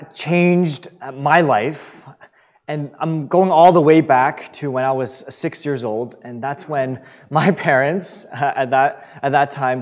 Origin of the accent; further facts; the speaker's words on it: Vancouver, British Columbia, Canada; I'm born and raised in Vancouver with my younger brother, and she took my brother, younger brother and I back to Hong Kong.